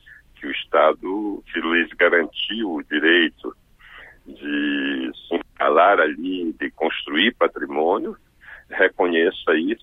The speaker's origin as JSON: {"language": "Portuguese", "region": "Amazon", "country": "Brazil", "said": "Eu sou da Amazônia, nós estamos extremamente preocupados com a situação no sul do Amazonas"}